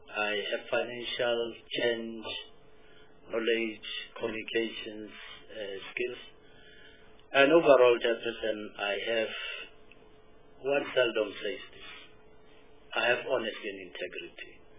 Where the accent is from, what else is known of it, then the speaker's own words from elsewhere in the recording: Pretoria, Gauteng, South Africa; I'm originally from Pretoria, and I have Master of Business Administration